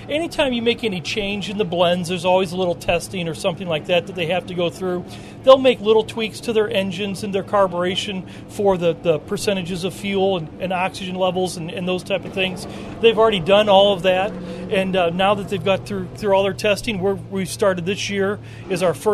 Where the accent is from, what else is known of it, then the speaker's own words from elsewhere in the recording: Indiana, United States; I'm an Indiana guy, you know, so I grew up around Indiana corn and Illinois corn and really all the stuff in the Midwest.